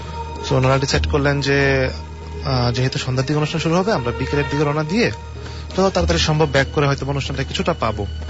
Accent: Bajitpur, Dhaka Division, Bangladesh; ঘটনাগুলো সবগুলো ঘটেছে আমার দেশের বাড়িতে কিশোরগঞ্জে, বাজিতপুর থানা।

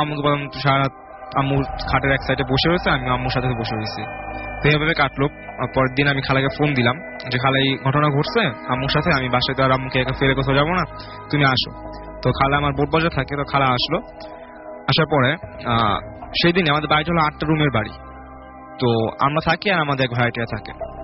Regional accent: Tongi, Dhaka Division, Bangladesh; আমি টঙ্গী থেকে।

